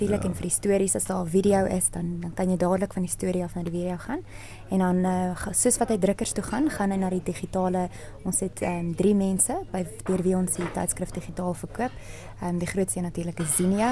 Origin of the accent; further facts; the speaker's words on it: Langstrand, Erongo, Namibia; also born or lived in Johannesburg / Windhoek; So ons is in Johannesburg gebore, allemaal van ons en toe het ons Vintek toe getrek en langsrand tussen die duine toe langsrand nou nog 'n nedersetting dorpie is, 'n bietjie van 'n stretch, maar toe langsrand nog 'n nedersetting was, daar in die duine groot geword, helfte van die jaar.